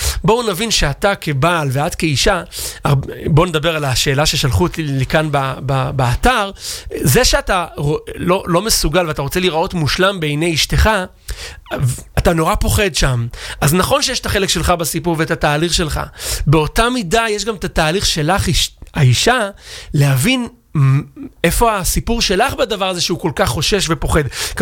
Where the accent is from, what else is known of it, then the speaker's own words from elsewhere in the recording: Jerusalem, Jerusalem District, Israel; כי אני מירושלים, אני לא מספיק יודע